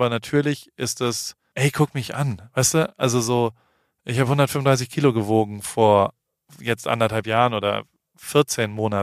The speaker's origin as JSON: {"language": "German", "country": "Germany", "tie": "born or raised there", "said": "wir sind als in Deutsche aufgewachsen"}